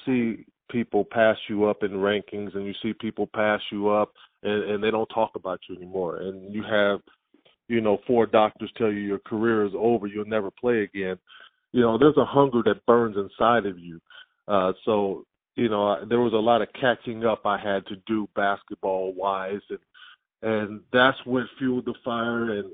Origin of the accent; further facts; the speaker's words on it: Pasadena, California, United States; also born or lived in Glendora; Well, I'm originally from Pasadena.